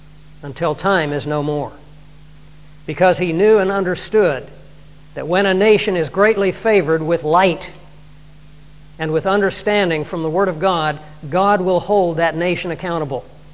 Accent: East, United States; Obviously, I come from the East.

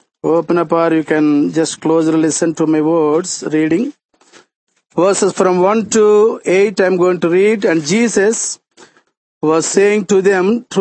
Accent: India; I came from India, and India itself is an ancient country.

